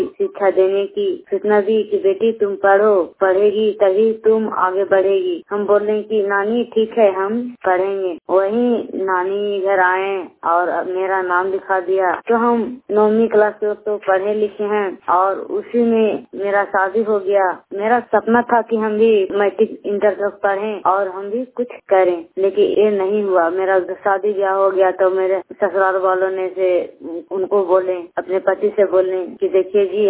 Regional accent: Janedi, India; जनेडी के रहने वाली हूँ

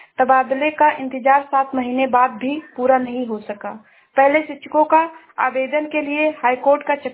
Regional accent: Shravasti, Uttar Pradesh, India; मैं जिला श्रावस्ती से हूँ।

